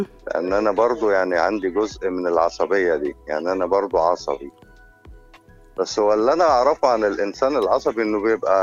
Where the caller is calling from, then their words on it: Cairo, Cairo Governorate, Egypt; من القاهرة.